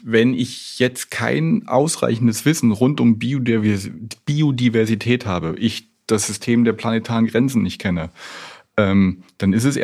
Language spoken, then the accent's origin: German; Cottbus, Brandenburg, Germany; born there; geboren in Cottbus, was gar nicht so weit weg ist von dem Ort, wo wir jetzt hier sind.